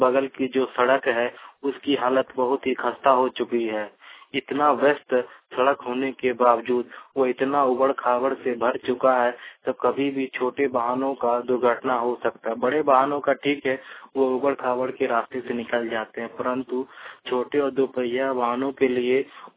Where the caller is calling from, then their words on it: Bokaro, Jharkhand, India; बोकारो स्